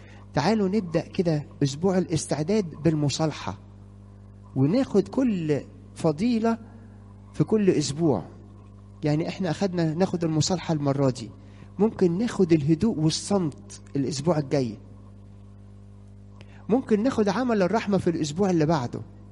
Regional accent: Egypt; احنا كمصريين حتى عشان برضو ما تحسيش

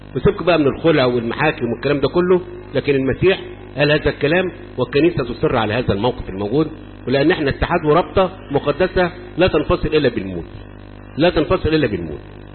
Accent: Egypt

